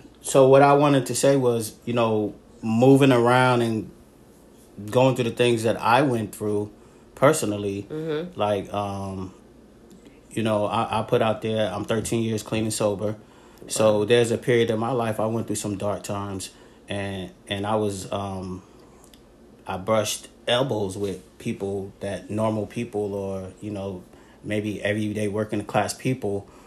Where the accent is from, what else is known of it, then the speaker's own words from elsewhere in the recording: New Jersey, United States; I'm originally from New Jersey. Just a little quick bio of me, and I've probably lived all throughout the country. Interestingly, I was raised part of my life in the projects